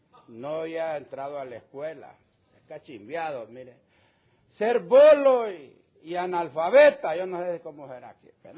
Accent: Honduras; Yo soy de Honduras, de un montarrón. Yo era campesino. Salí a la ciudad

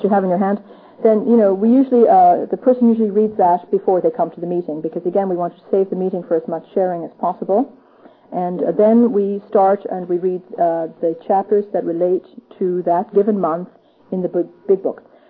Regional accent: Ireland; It comes with the gift of being Irish, I think.

